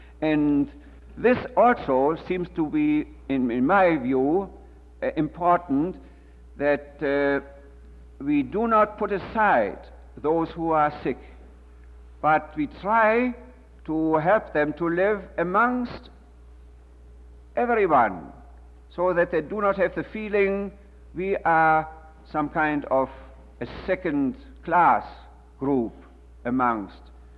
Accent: Bielefeld, North Rhine-Westphalia, Germany; I come from Bethel

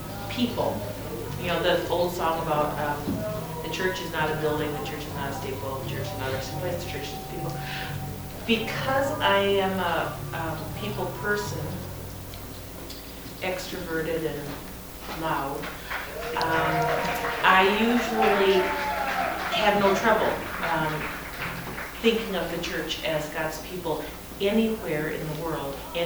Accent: Oregon, United States; I'm from Oregon.

